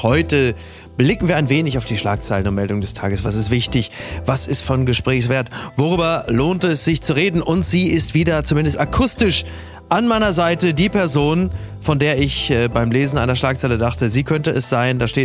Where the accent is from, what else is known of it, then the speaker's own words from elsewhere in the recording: Castrop-Rauxel, North Rhine-Westphalia, Germany; Und zwar direkt auf der Auffahrt Henrichenburg, also in meinem Heimatdorf.